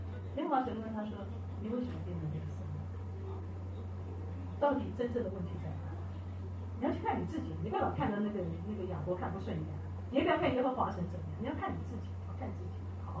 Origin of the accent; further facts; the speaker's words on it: China; 我们中国人讲说用有色的眼睛在有色的眼镜在看人啊